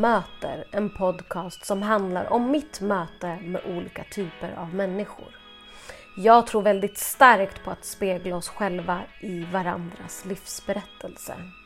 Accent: Palestine; Even though I am from Palestine, I want to discuss this with someone that have a higher consciousness.

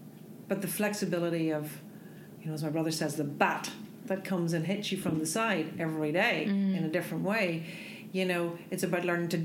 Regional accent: Parkgate, Northern Ireland, United Kingdom; I come from Northern Ireland, so I wasn't in any networking network. Mm. Okay, so I lived in Ballyclare. Well, Parkgate, actually, which is just outside Ballyclare, which is just outside Belfast, which is just outside Britain.

